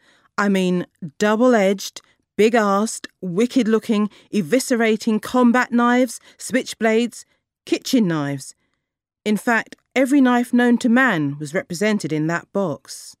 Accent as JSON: {"language": "English", "region": "London", "country": "United Kingdom", "tie": "born there", "lives_now": "Kent, United Kingdom", "said": "I write books for children and young adults. And I was born in Clapham in London, and I now live in Kent in England."}